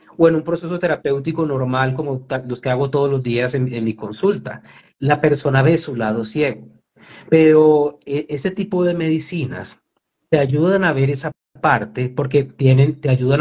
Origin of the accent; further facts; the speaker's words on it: Colombia; yo como colombiano, como latinoamericano, pertenezco a esta tierra. Mis ancestros son aborígenes de esta tierra y me siento muy orgulloso de ello.